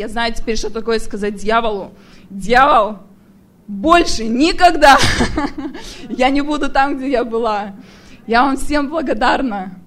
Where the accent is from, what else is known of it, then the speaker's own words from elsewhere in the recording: Belarus; я из Беларуси.